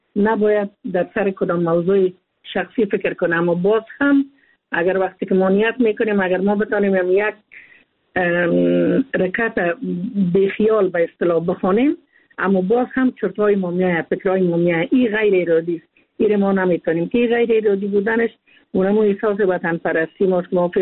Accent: Afghanistan; هر یک ما افغان هستیم،

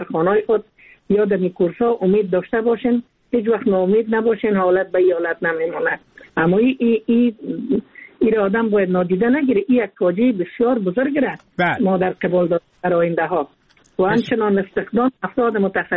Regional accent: Afghanistan; هر یک ما افغان هستیم،

